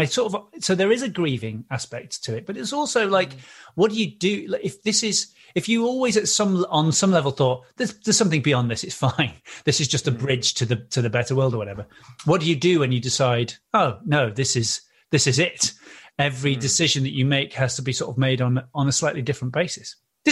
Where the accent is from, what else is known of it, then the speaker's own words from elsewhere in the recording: Manchester, North West England, United Kingdom; I did not. I grew up in Manchester, yeah.